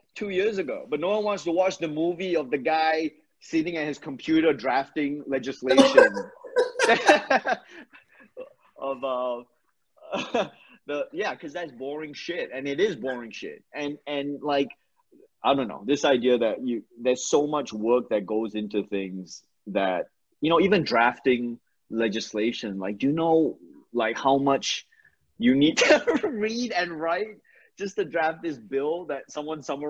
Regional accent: Singapore; I grew up in Singapore

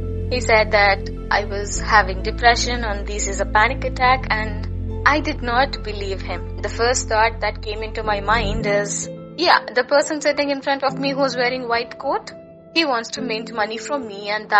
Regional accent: Andhra Pradesh, India; I am from Andhra Pradesh

